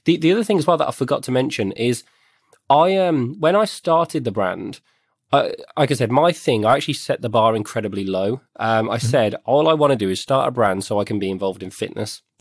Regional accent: West Midlands, United Kingdom; So I grew up in the West Midlands of the UK.

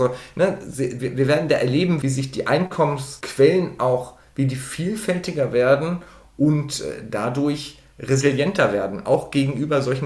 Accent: Lower Saxony, Germany; ich komme aus Niedersachsen

